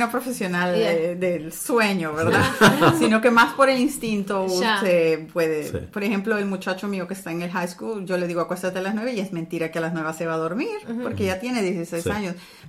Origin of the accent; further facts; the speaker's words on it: Honduras; Honduras.